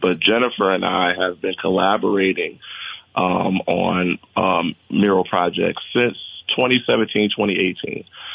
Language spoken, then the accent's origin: English; Trenton, New Jersey, United States; now in Vermont, United States; I'm originally from Trenton, New Jersey.